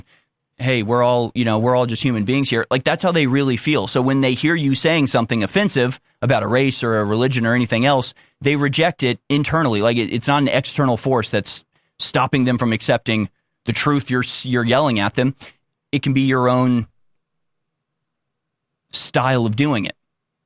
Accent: United States; I'm an American. I'm a human being. I'm a Christian. I'm a white person.

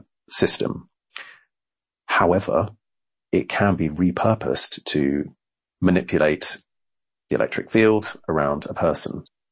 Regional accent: United Kingdom; I'm a British citizen. After graduating from Oxford University with a degree in chemistry, I went abroad for about 12 to 13 years.

